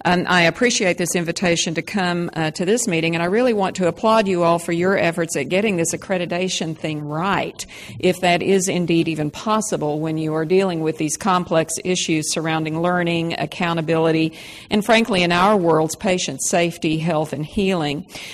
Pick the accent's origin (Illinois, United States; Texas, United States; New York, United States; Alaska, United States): Texas, United States; accent: Texas; If you have difficulty with my Texas accent, stop me afterwards and I'll do the interpretation for you a little bit better.